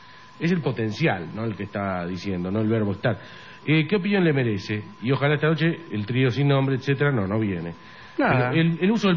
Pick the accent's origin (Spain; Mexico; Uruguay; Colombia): Uruguay; now in Buenos Aires, Argentina; de Uruguay, pero vivo en Congreso. Acá en Buenos Aires.